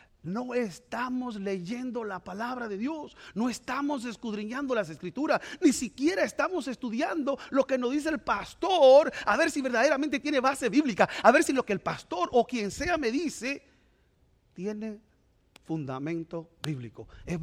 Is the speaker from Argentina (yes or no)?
no; Dominican Republic; Mire, ¿cuántos dominicanos hay aquí? Yo soy dominicano.